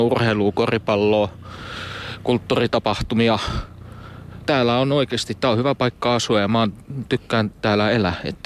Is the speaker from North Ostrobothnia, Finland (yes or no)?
no; Karkkila, Uusimaa, Finland; Olen ihan täältä kotosin, että koko ikäni. 27 vuotta tulee kohta täyteen täällä.